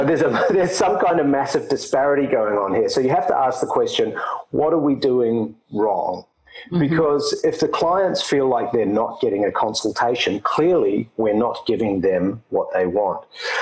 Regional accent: New Zealand; now in Sydney, Australia; I'm a New Zealander based in Sydney, Australia. I've been living here for the last 7 years because the weather's nicer than Auckland.

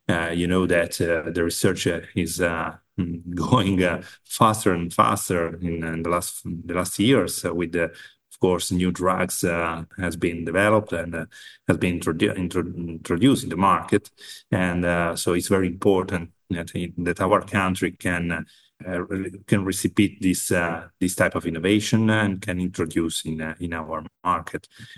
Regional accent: Italy; English is a second language; from Italy.

